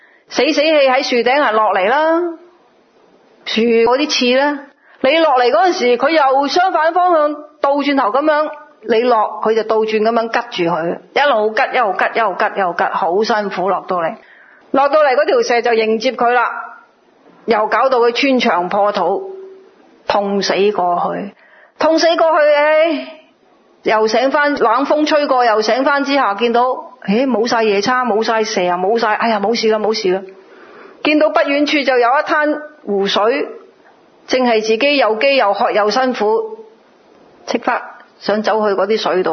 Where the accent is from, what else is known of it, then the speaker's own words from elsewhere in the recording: Guangdong, China; accent: Cantonese; 我们广东话有一句说话